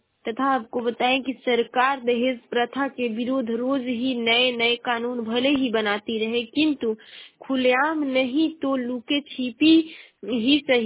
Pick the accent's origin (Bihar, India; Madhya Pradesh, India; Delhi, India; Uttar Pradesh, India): Uttar Pradesh, India; और मैं बलिया जिले की निवासी हूँ।